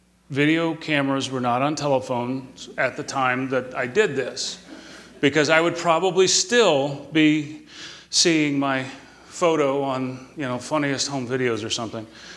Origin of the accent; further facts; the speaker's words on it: Texas, United States; But now, I grew up here in Texas, and we didn't play ice hockey.